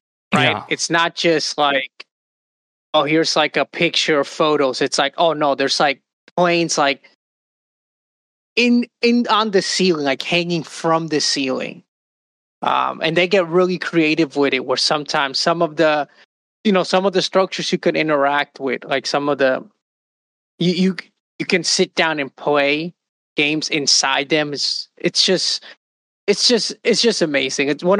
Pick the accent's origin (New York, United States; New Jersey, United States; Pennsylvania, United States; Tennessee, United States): New York, United States; New York City; I'm not, you know, I'm a New Yorker from the city.